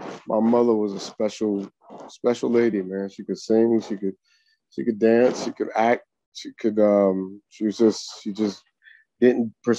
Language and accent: English; New York, United States; I'm a New Yorker.